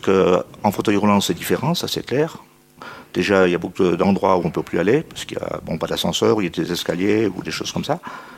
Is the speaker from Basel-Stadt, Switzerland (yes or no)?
no; Bulle, Fribourg, Switzerland; J'ai grandi à Bulle, oui. Quand je me suis marié, j'ai déménagé à Bro, j'ai vécu 22 ans là-bas, et puis je suis revenu à Bulle